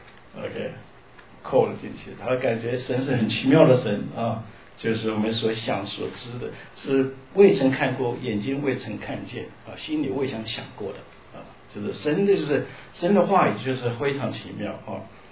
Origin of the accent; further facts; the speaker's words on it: China; 我们中国人说这个救命恩人呢，应该是很感恩的